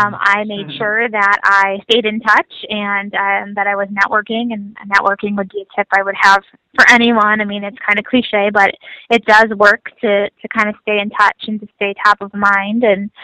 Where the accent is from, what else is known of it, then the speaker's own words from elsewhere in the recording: Milwaukee, Wisconsin, United States; I'm born and raised in Milwaukee and never really left. I went to school here at Marquette University